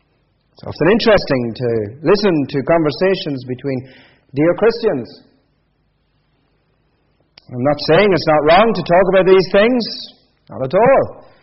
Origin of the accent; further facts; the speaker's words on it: Ireland; accent: Irish; growing up in Ireland, with an accent like this, you knew exactly which country I was from. We were very religious people. We went to Roman Catholic Mass sometimes more than once a week.